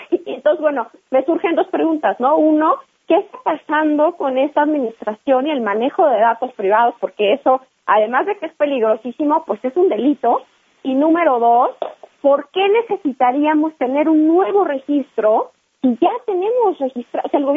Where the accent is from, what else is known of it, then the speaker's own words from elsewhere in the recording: Mexico; Nosotros como mexicanos decimos, bueno, a ver, ¿para qué haces esta página que ni sirve?